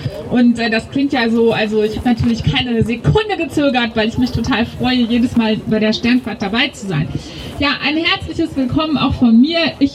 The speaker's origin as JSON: {"language": "German", "town": "Cologne", "region": "North Rhine-Westphalia", "country": "Germany", "said": "Und ich bin als Kölnerin auch stolz darauf, dass unsere kleine Stadt endlich auch Teil dieser Familie ist"}